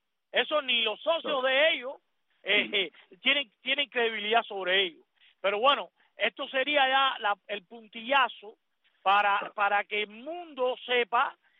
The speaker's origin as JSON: {"language": "Spanish", "country": "Cuba", "said": "quiero dirigirme también a mi pueblo de Cuba."}